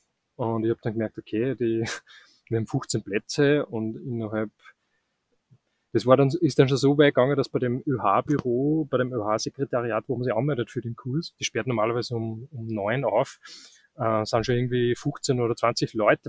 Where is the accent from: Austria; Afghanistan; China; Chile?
Austria; Upper Austria; Also es beginnt eigentlich, dass ich am Land aufgewachsen bin in Oberösterreich, und ich bin dann nach Wien gegangen